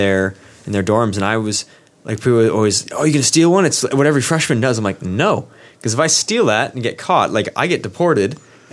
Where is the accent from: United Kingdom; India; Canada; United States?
Canada; Well, even when I was going to school in the States as a Canadian, I had to be there on a visa.